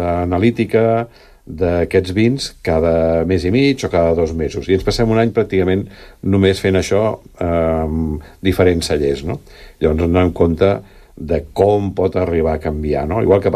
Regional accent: Catalonia, Spain; Soc fill del Penedès, la família estava vinculada al món del vi

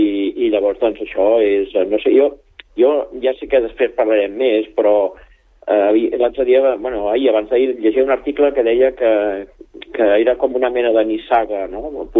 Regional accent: Catalonia, Spain; jo crec que em sobta una mica com a ciutadans catalans tota aquesta història

